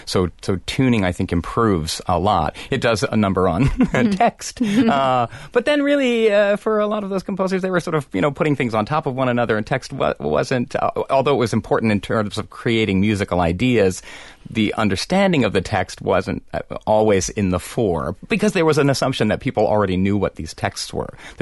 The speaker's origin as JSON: {"language": "English", "region": "East Coast", "country": "United States", "lives_now": "Wisconsin, United States", "said": "So, and I'm from back east. So coming to Wisconsin, you know, there are so many"}